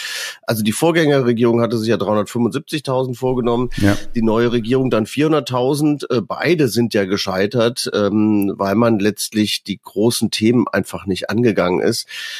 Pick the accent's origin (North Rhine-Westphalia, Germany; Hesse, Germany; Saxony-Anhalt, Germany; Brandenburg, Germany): North Rhine-Westphalia, Germany; Monheim; Ich wohne in Monheim, also ich Monheim. Bin geboren in Monheim, das ist ja zwischen Köln und Düsseldorf und nie aus dem Rheinland richtig rausgekommen.